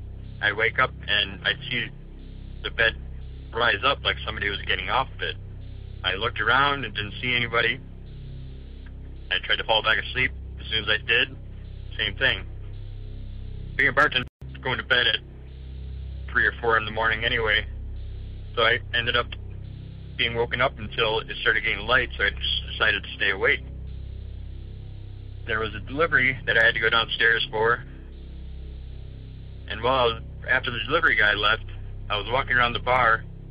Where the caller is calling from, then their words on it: Wisconsin, United States; I'm calling from Wisconsin.